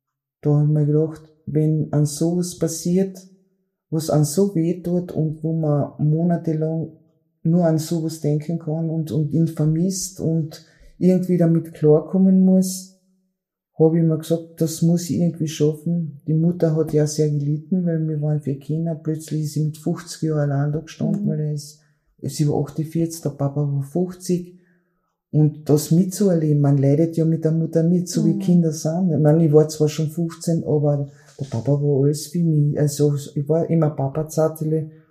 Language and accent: German; Villach, Carinthia, Austria; Ich bin geboren in Villach, habe auch in Villach meine Kindheit verbracht, bin das jüngste von vier Kindern